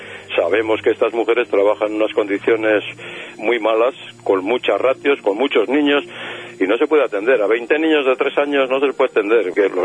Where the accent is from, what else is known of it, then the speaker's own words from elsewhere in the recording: Basque Country, Spain; Yo soy vasco, conozco a esta mujer